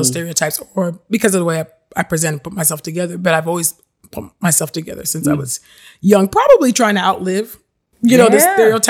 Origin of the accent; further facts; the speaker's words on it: San Jose, California, United States; I'm not from Oakland. I'm from Silicon Valley, so like San Jose area, mm-hmm. live right down the street from Apple.